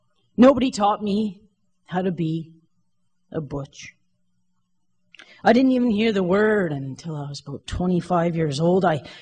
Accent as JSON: {"language": "English", "country": "Canada", "said": "Now, I'm Canadian."}